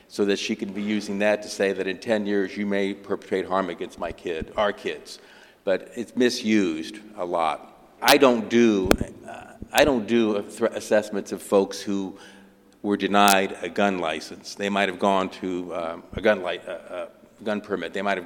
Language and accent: English; Lima, Ohio, United States; In my hometown of Lima, Ohio, it was Lima State Hospital